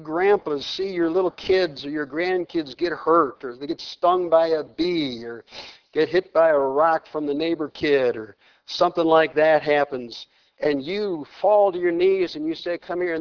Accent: Orchard Park, New York, United States; I know in the town I grew up in Orchard Park, we used to have there is a park there called Chestnut Ridge Park.

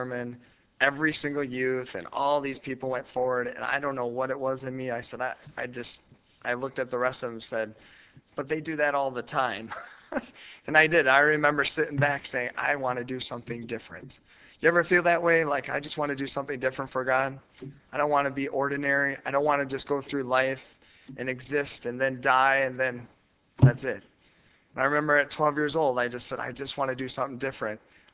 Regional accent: Michigan, United States; also born or lived in New Hampshire / Vermont; I was born in New Hampshire. I was raised in Vermont. My childhood was in Michigan, where at the age of 5 I got saved in Stockbridge, Michigan

